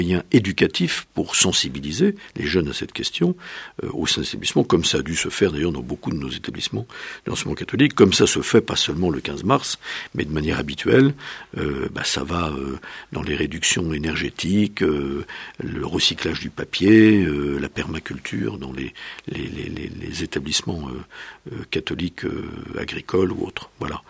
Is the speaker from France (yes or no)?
no; Benin; born there; entre le Bénin, qui est mon pays natal, et le Ghana